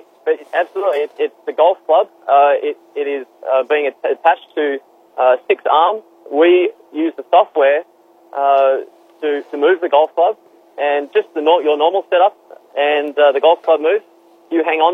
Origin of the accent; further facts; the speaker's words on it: Australia; now in United States; I'm from Australia originally. I've moved to the United States.